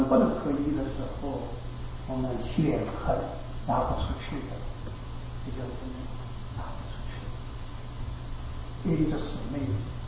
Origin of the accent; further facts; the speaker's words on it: China; 那亚洲我们今天中国人，我们中国是在亚洲是最具重要的